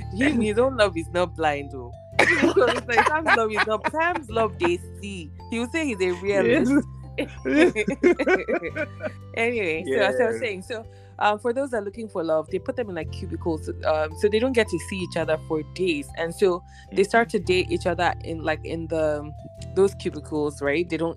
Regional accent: Nigeria; he's a Nigerian. So it was just good to see someone from my home country, you know, on the show.

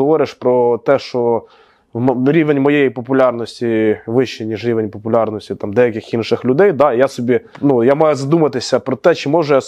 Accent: Cherkasy, Cherkasy Oblast, Ukraine; я люблю Черкаси, ну, тобто, ну, я, це моє рідне місто, я дуже люблю це місто, і тут є реально і дух, і атмосфера, і тут приємно знаходитись.

